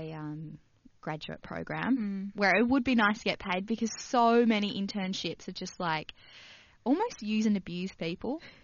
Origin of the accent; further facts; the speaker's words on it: Broome, Western Australia, Australia; I'm from Broome. Love Broome.